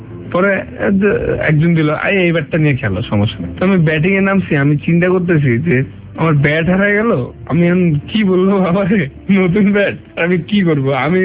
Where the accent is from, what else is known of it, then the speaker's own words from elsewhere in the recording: Dhaka, Dhaka Division, Bangladesh; আমি তো ঢাকারই ছেলে, তো আমার ডিভিশন ঢাকা